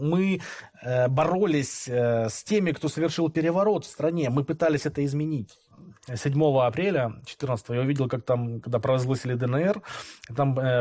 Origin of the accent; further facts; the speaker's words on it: Ukraine; born there; Я тоже русский украинец, да, потому что родился на территории Украины, Украинской Советской Социалистической Республики, да.